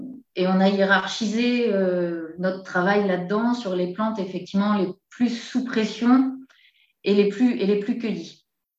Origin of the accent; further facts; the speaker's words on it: France; Donc je suis française